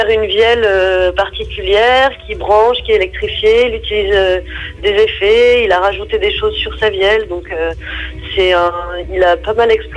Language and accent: French; central France, France; Et pourtant, je viens du centre de la France.